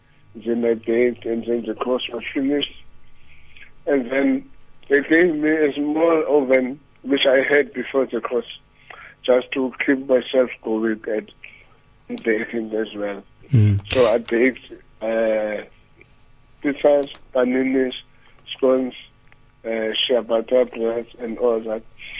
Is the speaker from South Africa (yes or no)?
yes; Gugulethu, Western Cape, South Africa; Yes, I grew up in Kuguletu, and I was born here.